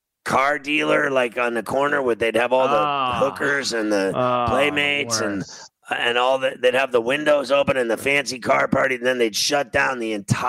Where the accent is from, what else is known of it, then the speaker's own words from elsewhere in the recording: Pittsburgh, Pennsylvania, United States; also born or lived in Huntington Beach, United States / Miami, United States; now in New York, United States; I lived in Miami. And then I grew up in Pittsburgh my whole life. And then New York, I've lived here for 20 some years.